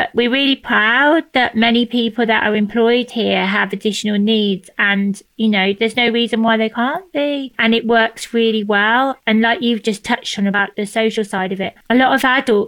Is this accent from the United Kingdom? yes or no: yes; Birmingham, West Midlands, United Kingdom; now in London, United Kingdom; When I came from Birmingham, I brought Podney with me to London.